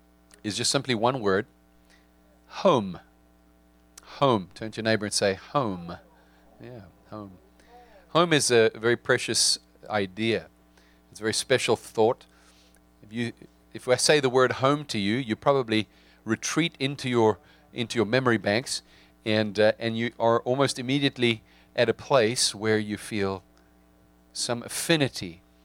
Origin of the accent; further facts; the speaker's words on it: South Africa; accent: South African; moved away as an adult; now in United States; My accent is from South Africa. Of course, South Africa was the place where I spent 18 years of my life growing up.